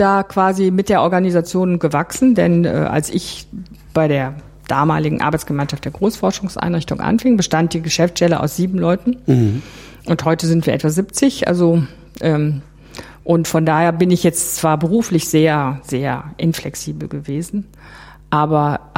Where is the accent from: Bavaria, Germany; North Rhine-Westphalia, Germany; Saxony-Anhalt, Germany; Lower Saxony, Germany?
North Rhine-Westphalia, Germany; Bonn; ich hatte in Bonn studiert, ich war aus Bonn